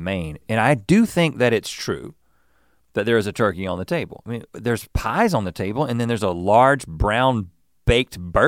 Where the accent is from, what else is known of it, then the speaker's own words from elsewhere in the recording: United States; I'm an American, yes.